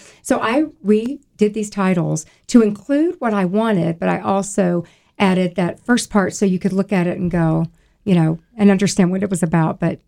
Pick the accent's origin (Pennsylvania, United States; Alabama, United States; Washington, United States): Alabama, United States; Mobile; moved away as an adult; We moved here in 1981 as youth pastors at First Family Church, which is crazy because I grew up in Mobile, Alabama.